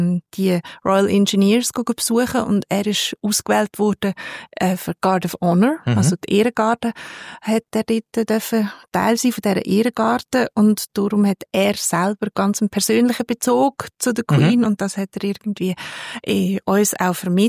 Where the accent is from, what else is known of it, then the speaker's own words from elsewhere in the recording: Switzerland; born there; ich bin in der Schweiz geboren.